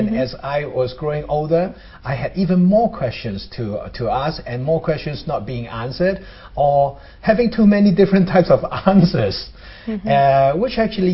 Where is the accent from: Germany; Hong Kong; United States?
Hong Kong; we're from Hong Kong. So, of course, a lot of things were operating in Cantonese.